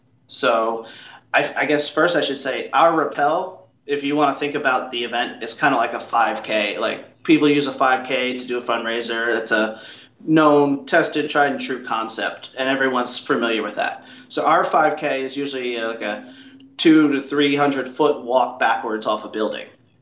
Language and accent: English; New Paltz, New York, United States; I grew up in New Paltz, New York, which is, home of the Gunks, which is a trad climbing kind of mecca, and didn't climb.